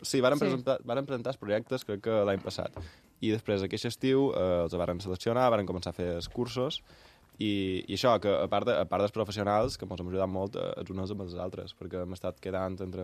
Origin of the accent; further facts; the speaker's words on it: Sa Pobla, Balearic Islands, Spain; now in Palma, Spain; Jo he vingut a estudiar aquí a Palma, jo som de la Pobla